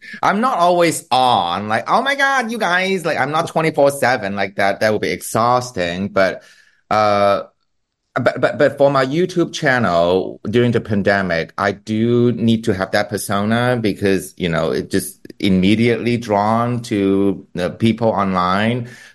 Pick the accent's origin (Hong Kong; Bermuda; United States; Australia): Hong Kong; her and me and my mother went to lunch one day because we're all from Hong Kong.